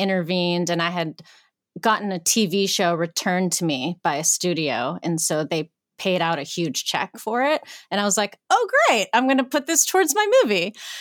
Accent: Greensburg, Pennsylvania, United States; We actually shot in Greensburg, which is my hometown.

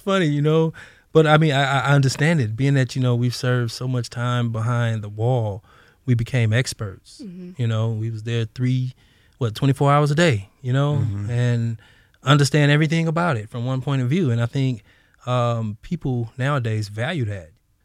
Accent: Los Angeles, California, United States; I grew up in South Central, like 77th and Compton Avenue.

